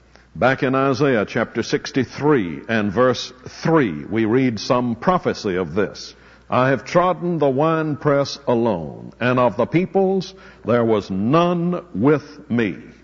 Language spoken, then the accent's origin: English; the South, United States; as you all know, I'm a Southerner, and I think that some of the greatest men that America has ever produced have been men from below the Mason-Dixon line.